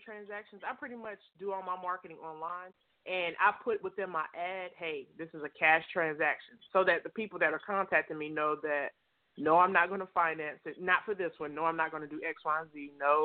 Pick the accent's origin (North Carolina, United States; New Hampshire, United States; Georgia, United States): North Carolina, United States; I was sticking to this Fayetteville, North Carolina area because I had knew the area. I'm actually from North Carolina.